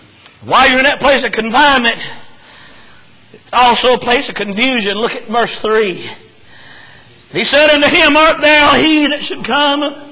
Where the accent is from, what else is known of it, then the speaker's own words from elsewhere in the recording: North Carolina, United States; We're from North Carolina up in the mountains and we're like Brother Jeff and y'all.